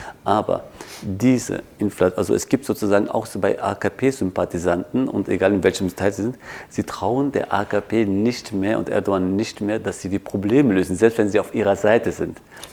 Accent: Tunceli Province, Turkey; Also Kılıçdaroğlu, der übrigens aus meiner Heimatregion kommt, als ein kurdischer Alevite

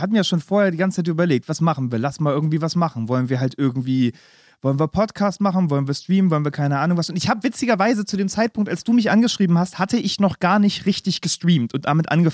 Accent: Berlin, Germany; born there; Und gebürtiger Berliner bin.

